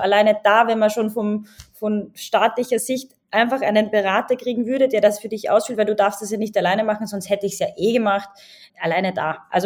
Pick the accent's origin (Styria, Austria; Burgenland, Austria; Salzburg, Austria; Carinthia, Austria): Salzburg, Austria; also ich komme aus Salzburg, es ist so traurig, jeden Tag, wenn ich durchgehe